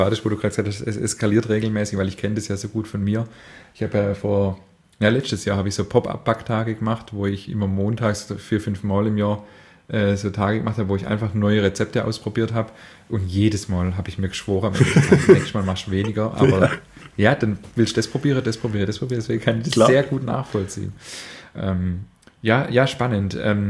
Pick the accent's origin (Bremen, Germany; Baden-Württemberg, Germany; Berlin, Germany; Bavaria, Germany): Baden-Württemberg, Germany; accent: Swabian; Also ich habe halt einen schwäbischen Dialekt und du auch.